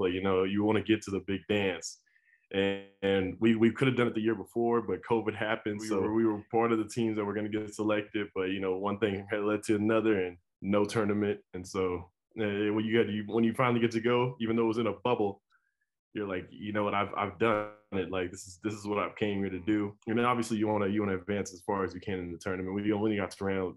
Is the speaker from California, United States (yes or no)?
no; Colorado, United States; coming from a Colorado high school, growing up in Colorado and then going to the University of Colorado